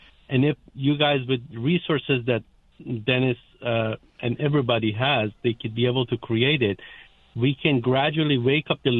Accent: Iran; English is a second language; moved away; I'm a legal immigrant. I'm a refugee myself. I'm from Iran. I came here for the land of freedom.

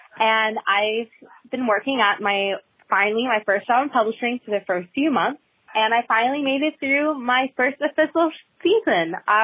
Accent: New York City, New York, United States; I'm from New York City.

